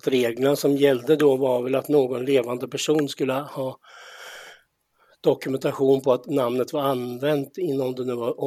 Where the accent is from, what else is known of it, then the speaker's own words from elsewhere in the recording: Östergötland, Sweden; jag är östgöte här från slätten. Med spår av smålänningar och valloner och adel, om vi ska ta den släktforskningsdelen då. Ja. Övrigt så är jag ju en nyligen pensionerad man i 69